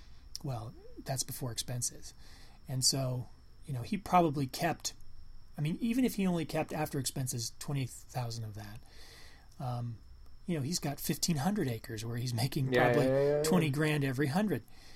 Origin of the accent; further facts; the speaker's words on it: Iowa, United States; I grew up in Marion County, Iowa, and the county fair, there used to be a two-week thing